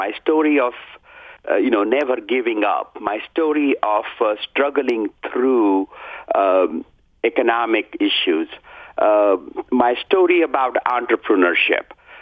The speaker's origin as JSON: {"language": "English", "region": "southern India", "country": "India", "tie": "born or raised there", "moved": "as an adult", "lives_now": "United States", "said": "Well, you know, I grew up in India, southern India."}